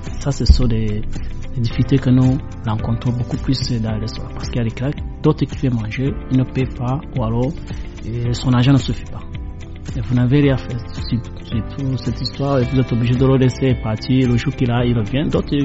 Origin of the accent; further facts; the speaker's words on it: Rwanda; qui ne savent pas que je suis un Rwandais